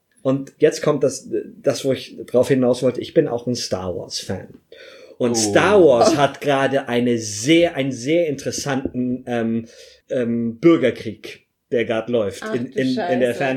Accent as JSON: {"language": "German", "town": "Munich", "region": "Bavaria", "country": "Germany", "said": "Ich bin Deutscher. Ich bin Bayer, ich bin Münchner, ich bin Jude, ich bin klein."}